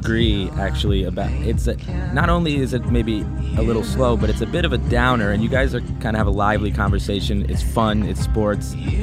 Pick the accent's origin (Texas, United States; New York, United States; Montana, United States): New York, United States; New York City; I am a Jets fan. I'm born and raised in New York City and unfortunately a Jets fan my whole life.